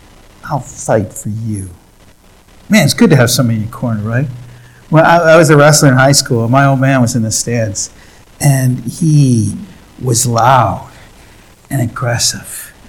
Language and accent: English; Syracuse, New York, United States; I'm from Syracuse, so that's every once in a while I throw that out.